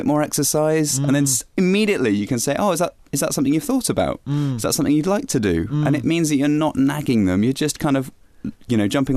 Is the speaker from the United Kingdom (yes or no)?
yes; Bristol, South West England, United Kingdom; now in Bath, United Kingdom; And I grew up in Bristol